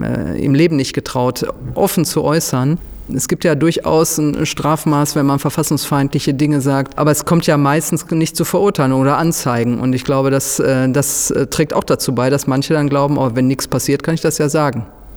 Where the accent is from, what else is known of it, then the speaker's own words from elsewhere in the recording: Duisburg, North Rhine-Westphalia, Germany; also ich komme aus Duisburg